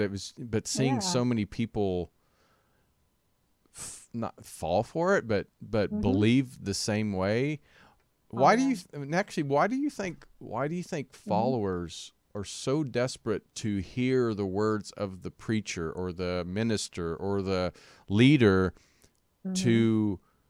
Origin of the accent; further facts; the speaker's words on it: Kansas, United States; now in California, United States; You know, I grew up in Kansas, the Bible Belt, and it's all about church and religion and Jesus.